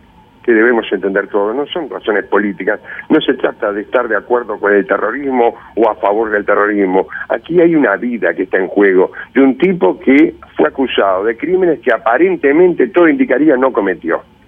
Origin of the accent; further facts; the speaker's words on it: Uruguay; la actitud que tenemos como uruguayos